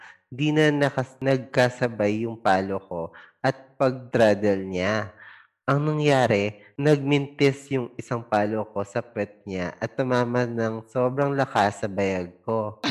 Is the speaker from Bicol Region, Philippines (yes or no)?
no; Central Luzon, Philippines; Bale, nagdo-dorm kasi ako noon since taga Pampanga ako. At sa Manila naman ako nag-aaral.